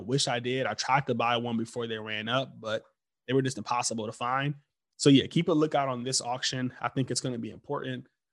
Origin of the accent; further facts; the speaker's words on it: Detroit, Michigan, United States; I'm from Detroit, and Zach LaVine just dominated the Pistons yesterday.